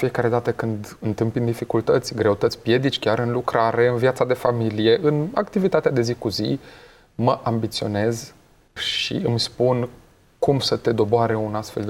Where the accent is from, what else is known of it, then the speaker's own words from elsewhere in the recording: Târgu Mureș, Mureș County, Romania; sunt din Târgu Mureș, însă drumurile vieții, cărările vieții m-au condus